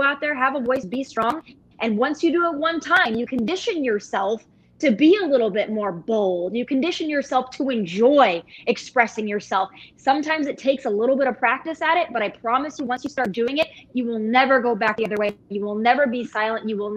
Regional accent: United States; I'm an American. I'm a taxpayer. I'm a voter.

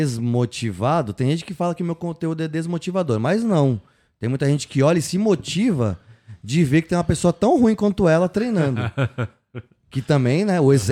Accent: Santos, São Paulo, Brazil; Outro dia tava em Santos, eu sou de Santos.

